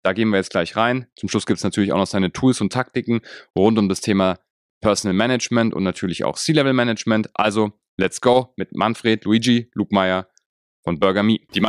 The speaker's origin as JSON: {"language": "German", "town": "Munich", "region": "Bavaria", "country": "Germany", "tie": "born or raised there", "said": "die Leute aus München hier, aus meiner Heimatstadt"}